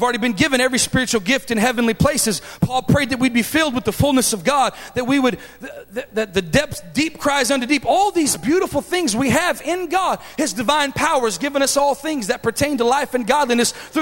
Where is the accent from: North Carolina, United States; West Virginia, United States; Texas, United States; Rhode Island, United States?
Texas, United States; I'm from Texas. Y'all probably can all tell because of the way I talk, right?